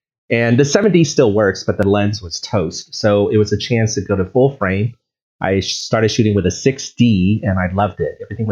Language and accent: English; San Diego, California, United States; Yeah, San Diego. I'm back to my hometown.